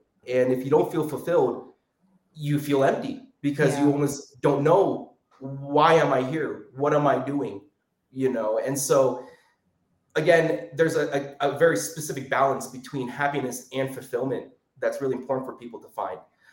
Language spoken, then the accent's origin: English; New Hampshire, United States; now in New York, United States; I was born in New Hampshire, in a very small town. I was maybe one of three Asians total in my entire school.